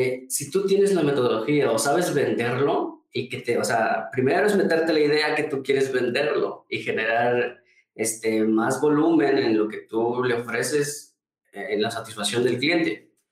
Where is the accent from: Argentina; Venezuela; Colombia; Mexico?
Mexico; San Miguel Cuatlán; Se llama San Miguel Cuatlán, un pueblo que en el cual la necesidad era tanto que pues llegaban a vender